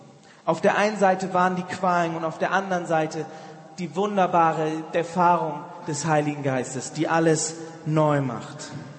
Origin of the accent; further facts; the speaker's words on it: Bremen, Germany; ich bin Bremer eigentlich